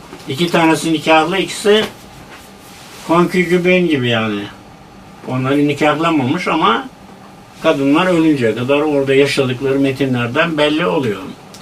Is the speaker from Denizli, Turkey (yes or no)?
yes; Denizli, Turkey; born there; Hatta ben Denizli'de doğumluyum.